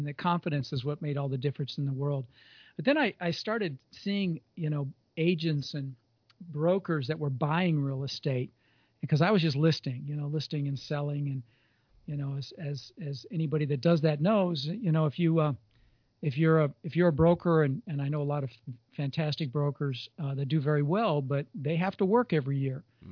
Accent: Colorado, United States; Well, I grew up in Colorado, and I actually got my real estate broker's license when I turned 18.

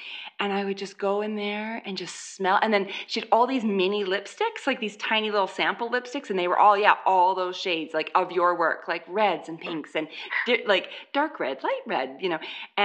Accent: Canada; Well, I'm Canadian.

